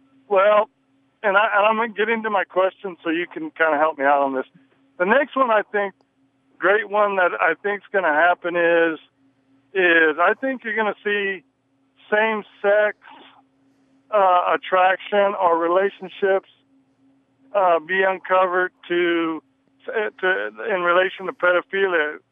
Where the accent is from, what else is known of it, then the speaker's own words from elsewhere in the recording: El Paso, Texas, United States; now in Houston, United States; I'm actually from El Paso. I gave him the wrong information. Don't want to discredit where I'm from